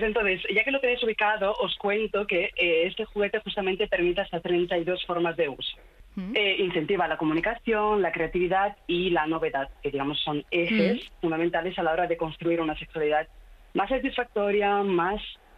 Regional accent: Italy; También soy italiana, sí, la parte más interesante de todas.

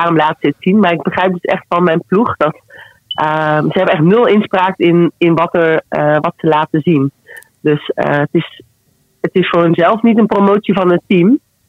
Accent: Netherlands; En daar kijken wij iets anders tegenaan als Nederlanders.

